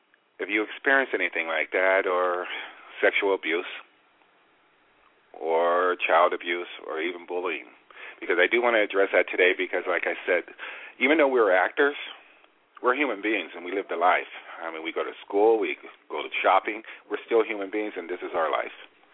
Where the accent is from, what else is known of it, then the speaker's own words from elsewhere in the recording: the South, United States; When I was a child, we had a whooping. I'm from the South. It was called a whooping.